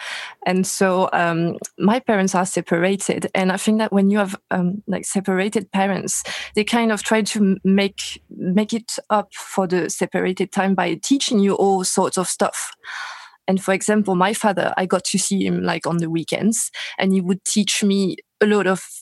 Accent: Paris, Île-de-France, France; English is a second language; moved away; Paris, France.

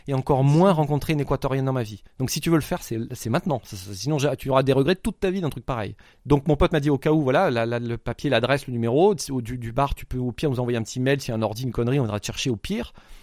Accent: France; je vais être franc avec toi, je suis français, j'ai 4 jours.

